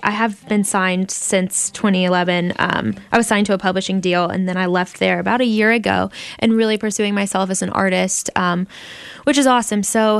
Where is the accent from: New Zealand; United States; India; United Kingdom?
United States; Florida; was playing the Florida Theater, but able to also experience such one of my biggest shows here in my hometown.